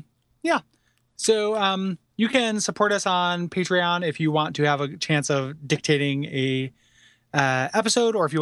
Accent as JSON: {"language": "English", "town": "Rockford", "region": "Illinois", "country": "United States", "said": "Well, I'm from Rockford, Illinois, where my first wife was from, and and was 45 minutes away from my hometown."}